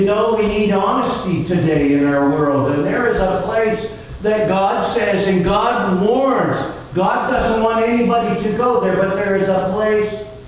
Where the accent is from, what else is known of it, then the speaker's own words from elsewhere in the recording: Brantford, Ontario, Canada; also born or lived in Maritimes; I grew up in Brantford, Ontario. I was born in the Maritimes, but my family moved to Ontario. And I grew up in Brantford, Ontario